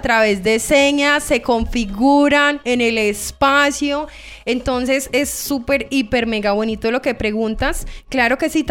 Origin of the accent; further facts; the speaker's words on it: Antioquia, Colombia; Entonces, nosotros como paisas, es un orgullo, sí